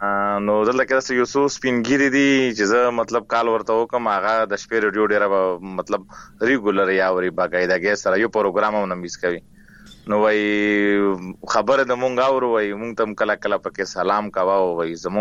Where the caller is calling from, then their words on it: Khyber Pakhtunkhwa, Pakistan; یم د شمالي وزیرستان سیر کوټ سپلګا کلین